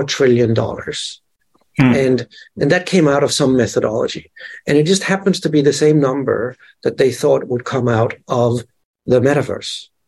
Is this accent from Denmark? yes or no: yes; Denmark; English is a second language; And, you know, I'm from Denmark, and I grew up with one channel.